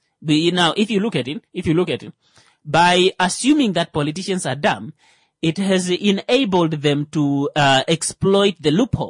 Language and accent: English; Kavango, Namibia; At like this time of the year, I'm from Kavango.